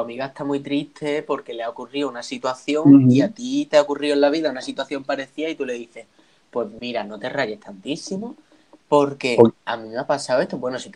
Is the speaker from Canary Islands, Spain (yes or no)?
no; Cádiz, Andalusia, Spain; moved away as an adult; also born or lived in Seville; con 18 años me fui de Cádiz, me fui para vivir a Sevilla, y estuve allí 4 años, bueno, 1 año estuve de Erasmus, pero bueno, que estuve 4 años en Sevilla